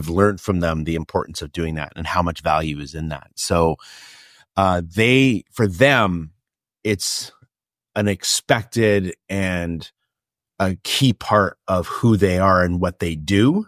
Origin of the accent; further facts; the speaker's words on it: Canada; I grew up in Canada, my family's from Canada